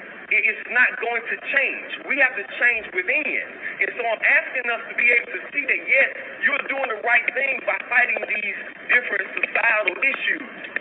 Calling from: Georgia, United States; I'm still live from Fulton County Jail, what we call Wright Street.

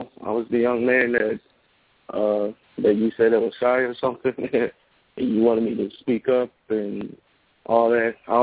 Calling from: St. Clair, Illinois, United States; Oh, I'm calling from Illinois. I'm calling from St. Clair, Illinois.

